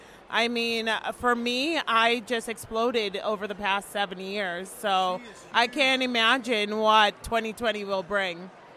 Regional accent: Jamaica; now in Boston, United States; I am from Jamaica originally, but I live in Boston.

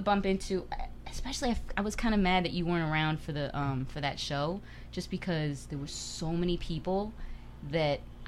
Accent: Chicago, Illinois, United States; I mean, from growing up in Chicago, I was wild in Chicago.

